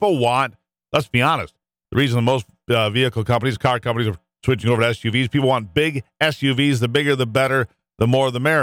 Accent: Michigan, United States; You know, it's interesting because when I grew up here in Michigan, you know, I used to see a lot of hoopties, a lot of rust buckets rolling around.

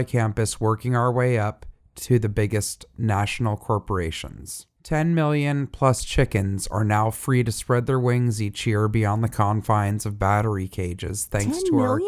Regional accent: Georgia, United States; We had an amazing big playground outside of my neighborhood in my hometown called the Chattahoochee Nature Center, which was along the Chattahoochee River.

